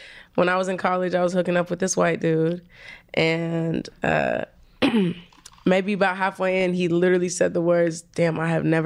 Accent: Lincoln, Nebraska, United States; also born or lived in Washington, D.C.; I'm from Lincoln, Nebraska.

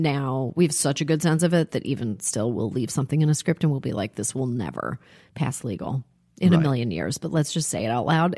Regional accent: Toronto, Ontario, Canada; now in United States; I did. I grew up in Toronto. It's completely different. I love it here.

